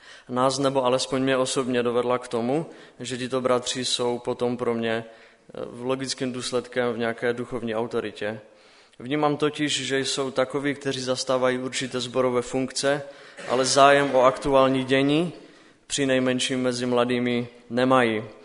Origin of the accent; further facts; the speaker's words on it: Třanovice, Moravian-Silesian Region, Czechia; Musím zmínit, že jsem nikdy, alespoň od té doby, co chodím na biblické hodiny, neměl dojem, že alespoň u nás v Třanovicích by bylo mladých málo.